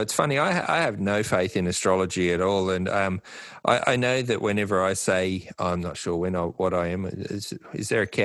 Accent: New South Wales, Australia; when I grew up in New South Wales, we weren't too far from the Queensland border.

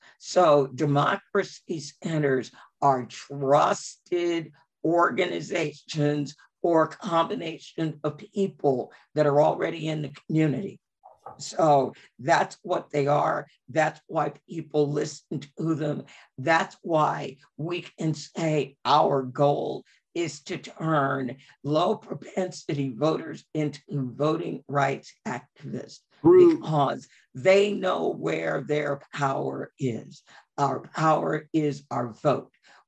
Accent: Maywood, Illinois, United States; And again, I'm from Maywood, Illinois. I'm from Fred Hampton's hometown. Fred Hampton dated my cousin.

